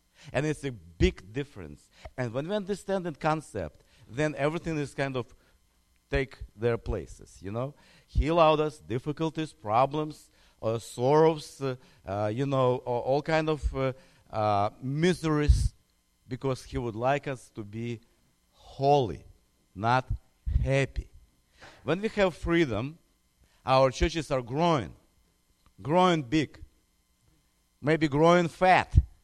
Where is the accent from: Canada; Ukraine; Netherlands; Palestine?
Ukraine; Kyiv; now in United States; I came from Ukraine, from Kyiv. And I received my theological education here in the States.